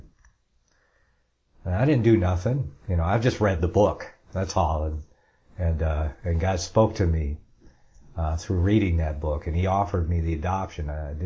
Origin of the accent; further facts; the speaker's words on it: Ann Arbor, Michigan, United States; And yes, Fireman Mike, I am from Michigan. I was born there, born in Ann Arbor and grew up in that county there.